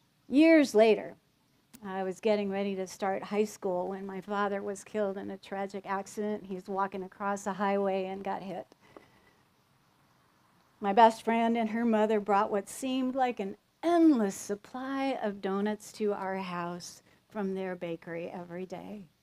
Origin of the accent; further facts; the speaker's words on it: Iowa, United States; Because I grew up in Northwest Iowa, and that's where a lot of Norwegians live.